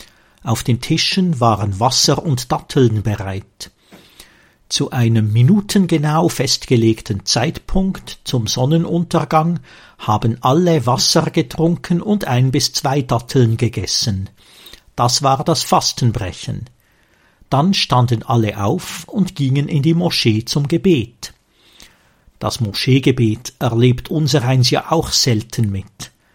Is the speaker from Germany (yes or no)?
no; Switzerland; der zum Glück bei uns in der Schweiz die Ausnahme